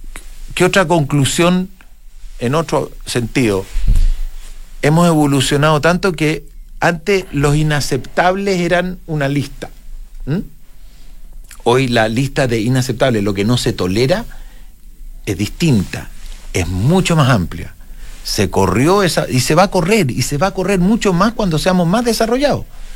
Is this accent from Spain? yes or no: no; Chile; las encuestas de cómo somos los chilenos, este es un país que cree en el esfuerzo personal